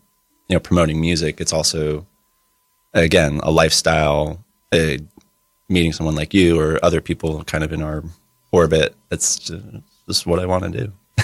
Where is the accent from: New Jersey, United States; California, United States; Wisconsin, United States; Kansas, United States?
New Jersey, United States; Asbury Park; I'm pretty exclusively kind of from Asbury Park.